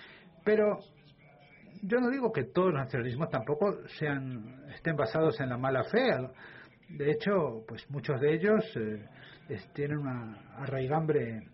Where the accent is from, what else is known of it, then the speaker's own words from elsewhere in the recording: Canada; Yo soy un canadiense inglés que hablo francés, y espero que podamos hablar francés, y el hecho de que hablo francés pues es parte de quién soy. No es solamente una competencia lingüística, es parte de mi identidad social y mi identidad política. Y mi familia está enterrada en Quebec.